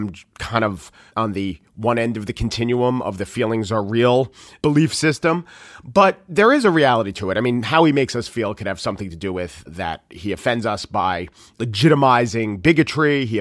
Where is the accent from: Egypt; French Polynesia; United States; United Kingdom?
United States; because I am an American, and it is 2017, and we need to make jokes.